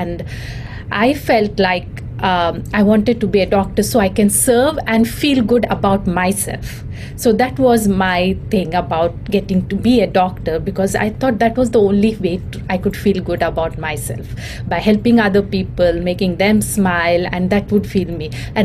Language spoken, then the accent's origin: English; India; Because born and brought up in India, that time it was more like a taboo subject to talk about